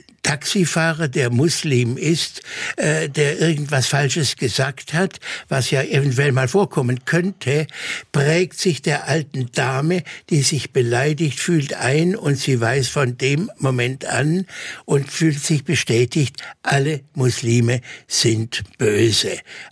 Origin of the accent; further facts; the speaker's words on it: Baden-Württemberg, Germany; Ich bin in Württemberg geboren, in Württemberg-Baden zur Schule gegangen und in Baden-Württemberg habe ich Abitur gemacht.